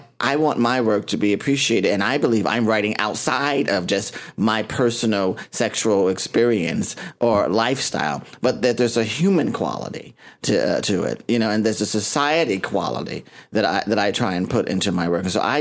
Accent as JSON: {"language": "English", "town": "Cincinnati", "region": "Ohio", "country": "United States", "tie": "born or raised there", "said": "So some people always say, \"Where are you from?\" Because they can't really locate it. But Cincinnati is where I was born and raised."}